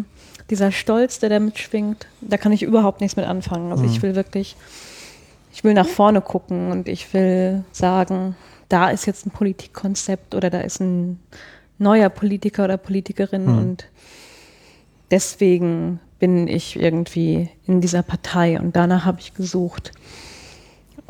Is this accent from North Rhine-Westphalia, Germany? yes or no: yes; North Rhine-Westphalia, Germany; Das war halt im Sauerland auch so ein Verein, der Besäufnisse organisierte